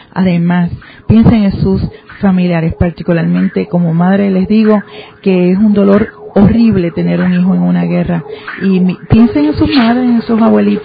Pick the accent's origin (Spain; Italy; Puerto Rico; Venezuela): Puerto Rico; aquí somos de Puerto Rico, estamos acá.